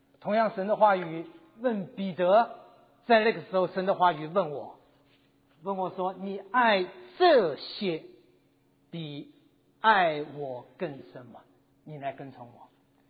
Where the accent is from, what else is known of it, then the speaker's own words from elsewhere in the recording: Taiwan; moved away as an adult; also born or lived in Shanghai, China; now in United States; 我生在中国上海，在5岁半的时候随着父母亲到了台湾，在台湾15年，大学毕业之后呢，我就到了美国来，所以在美国住了将近40多年。